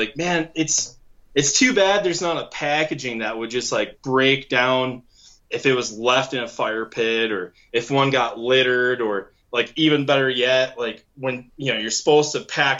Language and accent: English; Michigan, United States; moved away as an adult; My dad and I, so I come from Michigan, moved out here in 2008, spent a year going to school, went back to Michigan, graduated in the UP.